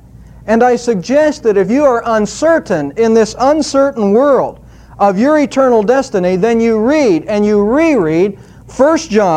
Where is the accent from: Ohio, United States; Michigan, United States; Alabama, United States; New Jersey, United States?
Ohio, United States; Savannah; born or raised there